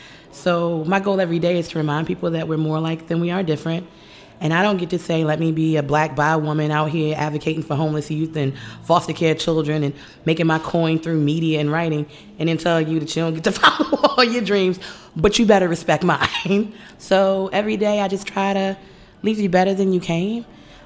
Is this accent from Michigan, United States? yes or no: yes; Detroit, Michigan, United States; born there; So I was born in Detroit.